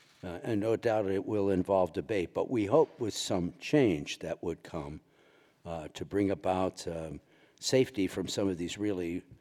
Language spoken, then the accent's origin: English; Texas, United States; I'm an archbishop from Texas.